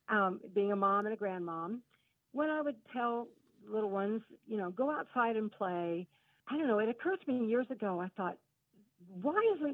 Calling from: Jacksonville, North Carolina, United States; I'm calling from Jacksonville, North Carolina.

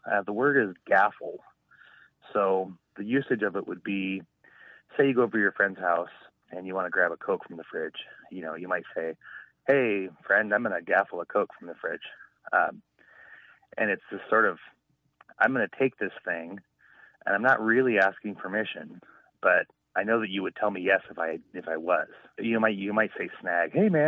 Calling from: Juneau, Alaska, United States; I'm calling from Juneau, Alaska.

